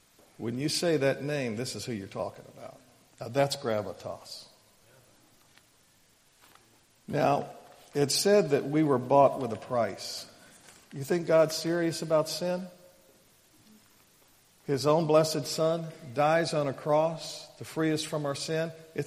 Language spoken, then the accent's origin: English; Texas, United States; And, you know, I'm from Texas. We've got a saying down there.